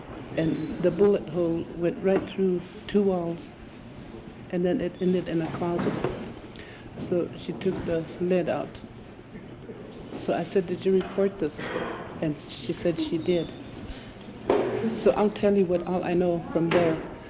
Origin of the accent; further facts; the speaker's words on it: Anderson, United States; I'm from Anderson. And I'm not from Martin, but I have one daughter living there with two little children.